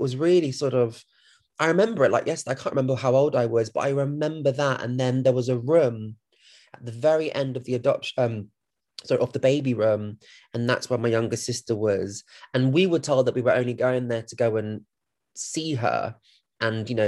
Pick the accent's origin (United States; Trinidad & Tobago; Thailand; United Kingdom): Thailand; I'll be honest, I'm from Thailand, so what do you expect, you know?